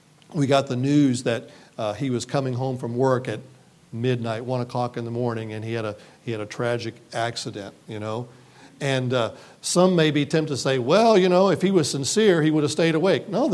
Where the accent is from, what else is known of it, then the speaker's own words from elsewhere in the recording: Evansville, Indiana, United States; But I'm from Evansville, Indiana. It's right there on the Kentucky border. We live 5 minutes from the Ohio River, and so we are closer to Nashville, Tennessee than we are to Indianapolis, Indiana, okay?